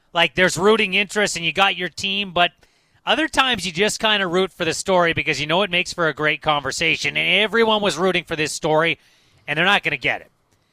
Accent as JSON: {"language": "English", "town": "Kamloops", "region": "British Columbia", "country": "Canada", "tie": "born or raised there", "said": "And I grew up in Kamloops. It gets very hot there. It hits 40 a couple of times each summer."}